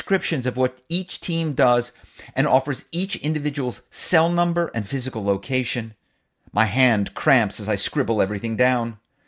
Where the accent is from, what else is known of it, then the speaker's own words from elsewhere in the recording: Philadelphia, Pennsylvania, United States; accent: Philly; "How you doing?" I ask, my Philly accent like a fist tapping at the window.